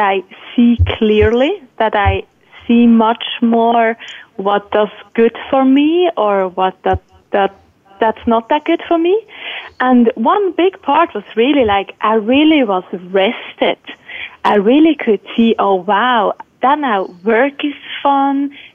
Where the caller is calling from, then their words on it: Biesserach, Switzerland; I'm calling in from Biesserach in Switzerland.